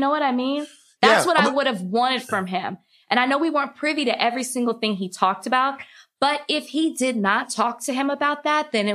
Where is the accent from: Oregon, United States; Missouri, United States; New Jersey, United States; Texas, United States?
Texas, United States; Dallas; Of course, I'm from Dallas. I'm born and raised.